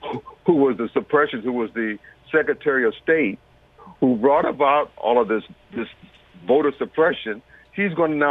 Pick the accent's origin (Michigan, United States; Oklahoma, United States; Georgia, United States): Michigan, United States; Detroit; And I'm from Detroit, so I'm a Michigan person, and I go blue.